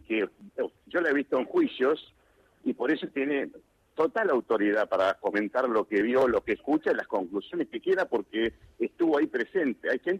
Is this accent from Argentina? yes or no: yes; Argentina; Yo soy ciudadano argentino antes que abogado y defensor.